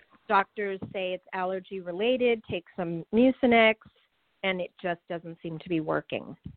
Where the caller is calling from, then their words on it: Los Angeles, California, United States; Hi, Char. … from Los Angeles.